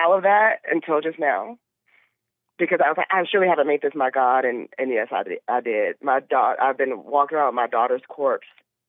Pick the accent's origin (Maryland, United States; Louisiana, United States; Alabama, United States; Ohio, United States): Louisiana, United States; now in Colorado, United States; And I'm from Louisiana.